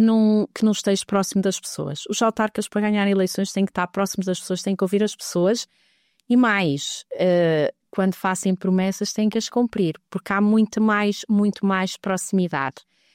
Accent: Valpaços, Vila Real, Portugal; born there; Eu nasci em Valpaços, nunca vivi em Valpaços

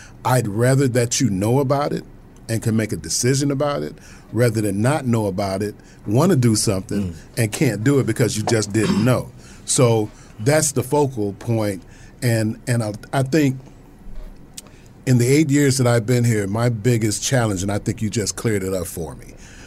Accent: Midwest, United States; now in South, United States; I come from the Midwest, where it's a little bit more progressive.

